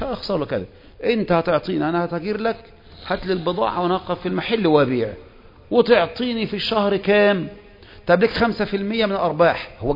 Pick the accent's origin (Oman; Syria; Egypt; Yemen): Egypt; احنا طبعا كمصريين